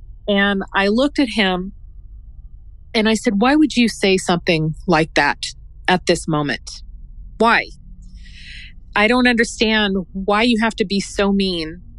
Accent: California, United States; because we have to go to my hometown so that we can prepare for the funeral. So a couple of days later, we drove to Northern California

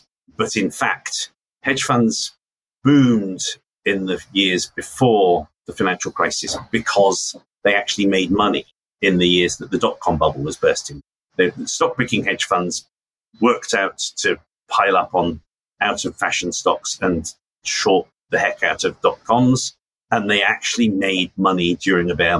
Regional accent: Lewes, South East England, United Kingdom; Lewis Football Club, where I was brought up in Lewis

